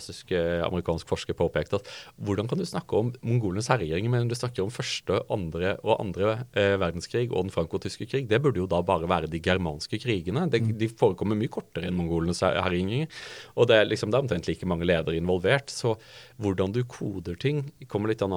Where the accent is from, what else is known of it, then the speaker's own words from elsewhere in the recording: Audnedal, Agder, Norway; Jeg kommer fra Audnedal, ikke sant? Som den kommunen i Norge som ga opp mest største andelen av sin befolkning til Amerika.